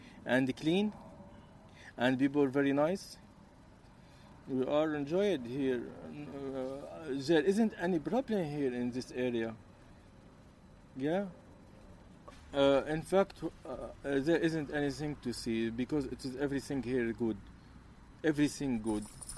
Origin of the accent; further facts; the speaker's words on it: Syria; English is a second language; We are coming from Syria, and we are here in this area 3 months ago.